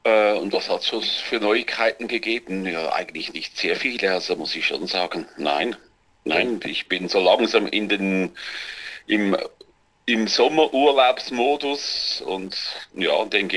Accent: Switzerland; accent: Swiss German; wahrscheinlich eben auch mit meinem Dialekt, vielleicht halt der Schweizer Dialekt

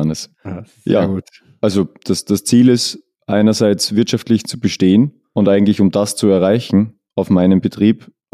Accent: Austria; bei uns in Österreich.

